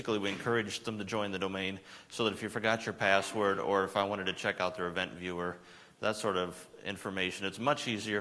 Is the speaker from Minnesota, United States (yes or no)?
yes; Rochester, Minnesota, United States; We're both from Rochester, Minnesota in the United States